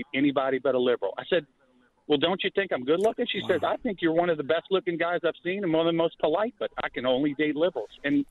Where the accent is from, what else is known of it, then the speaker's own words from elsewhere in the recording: United States; he is still my president because I'm an American.